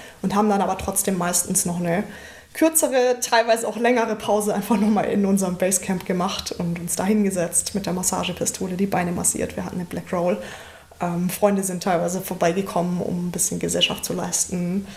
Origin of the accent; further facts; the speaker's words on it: Freiburg, Baden-Württemberg, Germany; Also wie gesagt, ich komme aus Freiburg.